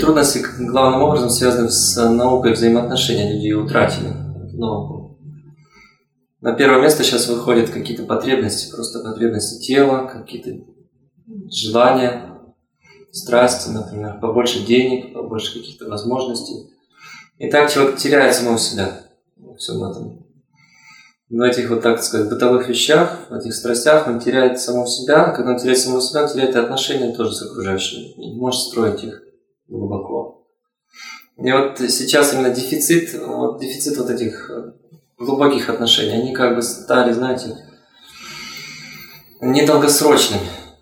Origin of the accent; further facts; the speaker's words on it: Almaty, Kazakhstan; Я приехал из города Алматы, из Казахстана. Родился тоже в Казахстане, в Алмате.